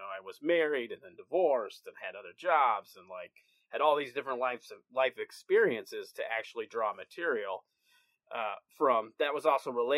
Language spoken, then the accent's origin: English; Huron, South Dakota, United States; Yep, grew up right in Huron, South Dakota.